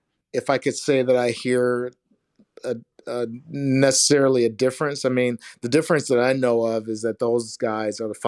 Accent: Detroit, Michigan, United States; Carnegie is on American soil, and since I'm from Detroit, that's a big thing.

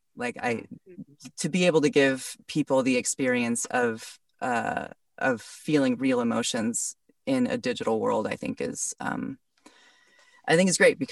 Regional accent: Boise, Idaho, United States; I mean, listen, I grew up in Boise, Idaho

